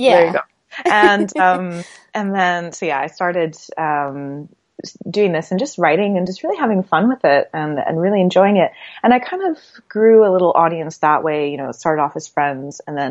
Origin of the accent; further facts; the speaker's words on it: Canada; so I'm from Canada originally